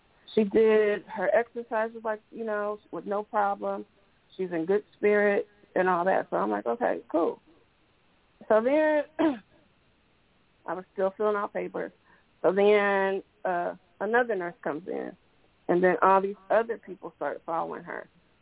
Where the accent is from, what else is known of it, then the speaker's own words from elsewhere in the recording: Evansville, Illinois, United States; I am born and raised from Evansville, Illinois.